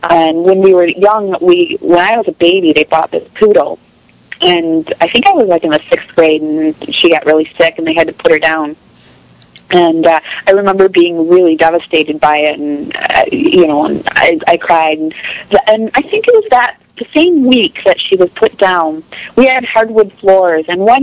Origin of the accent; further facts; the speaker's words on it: Royal Oak, Michigan, United States; I grew up in Royal Oak, so there was this show called Psychically Speaking with Marcello on Sunday nights, and it was on FM radio.